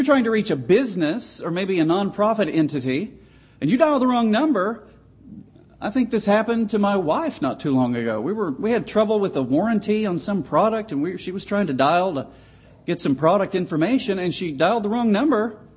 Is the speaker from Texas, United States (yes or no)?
yes; Texas, United States; born there; I was born in Texas, so I'm not picking on anybody here.